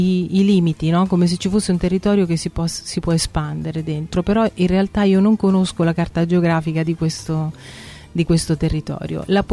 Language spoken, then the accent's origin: Italian; Barrea, Abruzzo, Italy; sotto palpebra ho il mio paese, che è Barrea. Io vengo dal lago di Barrea.